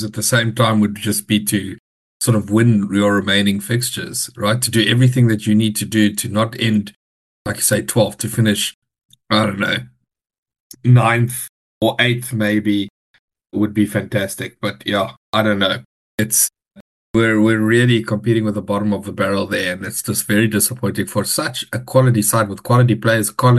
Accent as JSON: {"language": "English", "country": "South Africa", "said": "But as a South African, fantastic to see."}